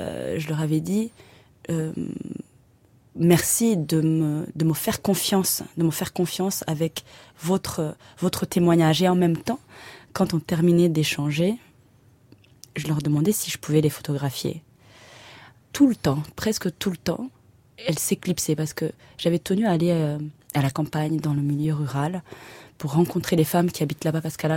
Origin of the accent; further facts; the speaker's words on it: Rwanda; Et je leur racontais mon histoire, mon enfance au Rwanda